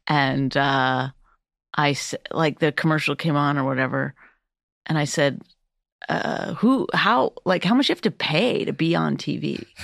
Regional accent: Northern Canada, Canada; I grew up in Northern Canada, and for a large part of my life, we didn't have running water.

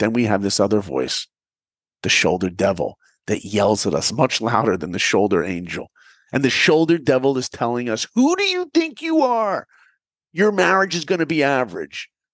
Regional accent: New York, United States; You know, I grew up in New York and my hero was the greatest basketball player who ever lived.

